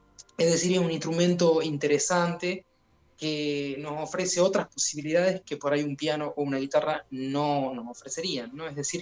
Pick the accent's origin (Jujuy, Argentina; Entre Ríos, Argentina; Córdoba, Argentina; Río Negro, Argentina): Jujuy, Argentina; now in Buenos Aires, Argentina; Yo soy de Jujuy y vivo, sí, actualmente en Buenos Aires, en capital.